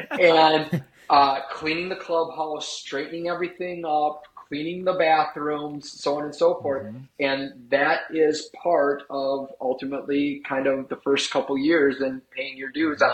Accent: Wisconsin Rapids, Wisconsin, United States; I did, but I was actually from Wisconsin Rapids at that time, living just out down the road from the river site that the aqua skiers were on.

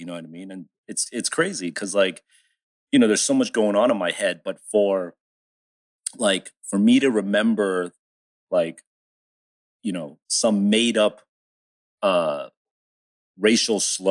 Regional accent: New Jersey, United States; growing up in Jersey

